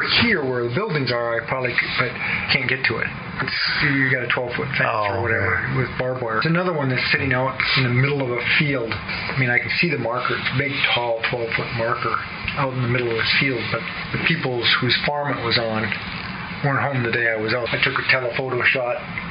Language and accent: English; Minnesota, United States; When I grew up in Minnesota, I run over in the road everywhere.